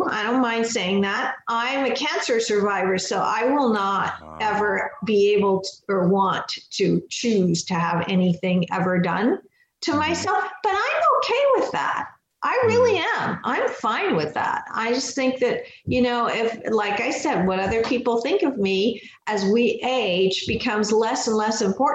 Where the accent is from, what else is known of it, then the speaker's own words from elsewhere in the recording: Pakistan; born there; moved away; I was born in Pakistan you know how old I am, 1958.